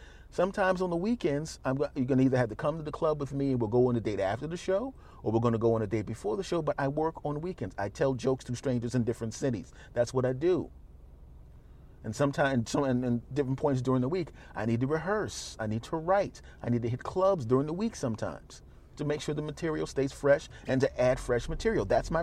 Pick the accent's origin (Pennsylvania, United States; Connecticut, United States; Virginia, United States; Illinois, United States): Pennsylvania, United States; Philadelphia; like my hometown back in Philadelphia or out in Los Angeles when I'm out there